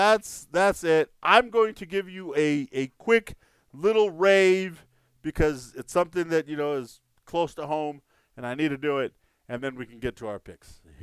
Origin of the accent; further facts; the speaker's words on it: Chico, California, United States; many of the residents that got out are now displaced in my hometown of Chico and across the North State.